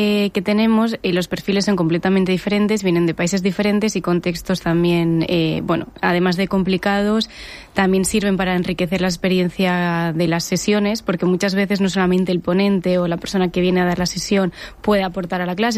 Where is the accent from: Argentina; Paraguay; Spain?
Spain; es una suerte como española poder participar con el resto de mis compañeros y mis compañeras